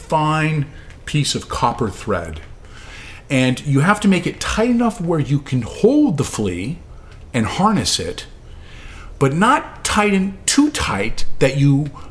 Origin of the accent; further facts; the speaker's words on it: Los Angeles, California, United States; Oh, well, I grew up in Los Angeles. I'm a third generation Los Angelin, which is quite rare. You know, I'm a little bit of part of LA history.